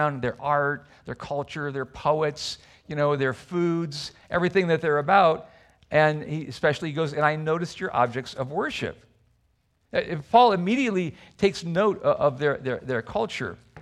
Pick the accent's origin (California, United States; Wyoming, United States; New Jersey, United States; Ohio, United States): California, United States; Where are you from … ? Oh, I'm from California. Native, born, raised there. I live in San Diego.